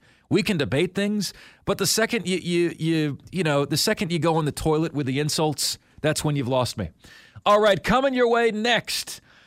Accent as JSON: {"language": "English", "town": "Houston", "region": "Texas", "country": "United States", "tie": "born or raised there", "said": "Because growing up in Houston, Texas, Lonzo, the Houston Oilers were my team."}